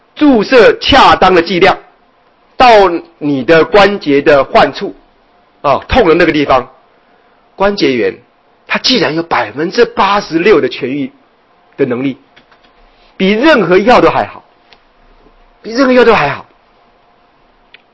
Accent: Taiwan; 我们台湾话讲的蛾蜞就是水蛭

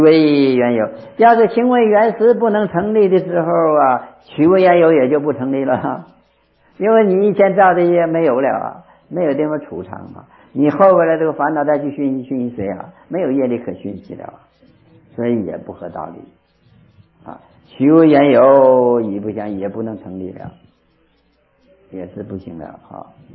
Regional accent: Northeast China, China; 这个我们东北，我是东北人呢、啊，因为那个我是乡下人呢、啊。

